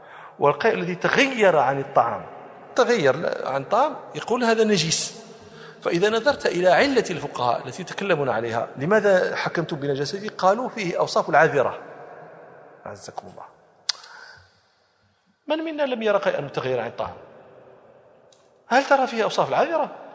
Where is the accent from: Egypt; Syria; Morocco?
Morocco; كنت أدرس الطلبة صحيح مسلم عندنا في المغرب